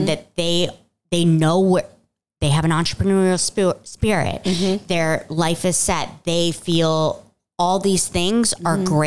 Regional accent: Virginia, United States; And it's funny because I'm from Nova, Northern Virginia.

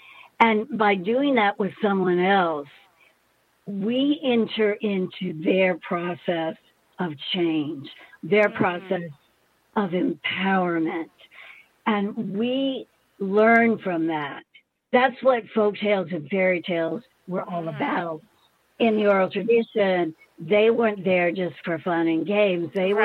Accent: Mississippi, United States; Was when I grew up in Mississippi on the Gulf Coast, I was younger, like 7, 8, and 9 maybe.

